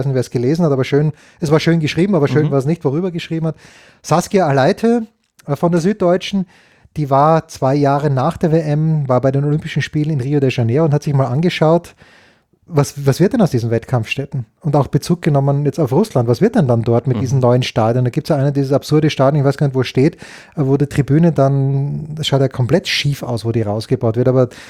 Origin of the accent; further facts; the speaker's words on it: Austria; ich Dolm als Österreicher